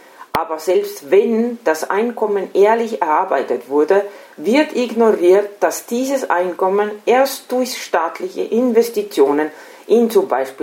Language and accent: German; Estonia; now in Austria; Ich bin vor langer Zeit von Estland nach Österreich gekommen